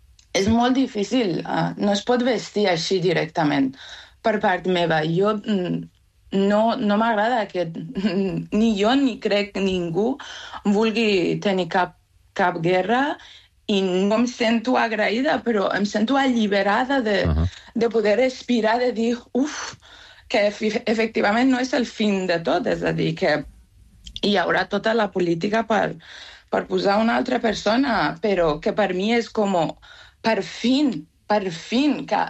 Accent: Isfahan, Iran; Catalan is a second language; moved away as an adult; now in Spain; Jo soc d'Isfahan.

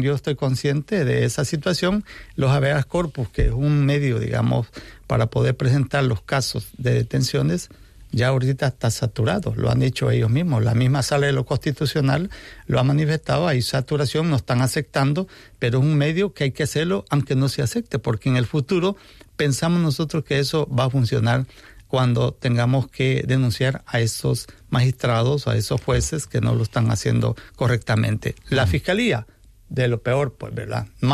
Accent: El Salvador; Y venimos de El Salvador

